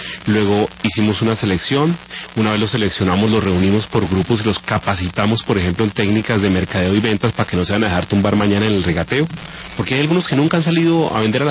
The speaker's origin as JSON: {"language": "Spanish", "region": "Bogotá", "country": "Colombia", "said": "Nuestra misión como bogotanos mañana es que los campesinos se devuelvan con los costales vacíos y los bolsillos llenos."}